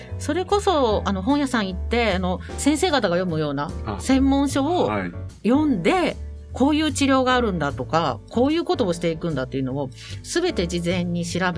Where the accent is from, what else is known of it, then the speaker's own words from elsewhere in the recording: Shiga, Japan; 滋賀県から参りました。